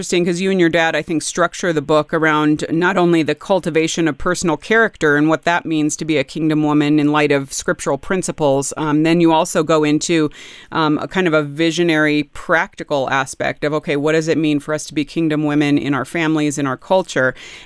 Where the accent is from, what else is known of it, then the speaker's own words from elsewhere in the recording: California, United States; I was given a script growing up in the California public public schools that I was supposed to be successful